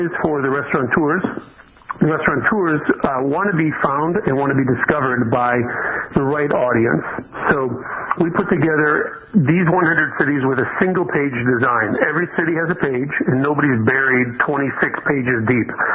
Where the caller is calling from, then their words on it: Atlanta, Georgia, United States; I'm calling you from Atlanta, Georgia this morning, where we're based.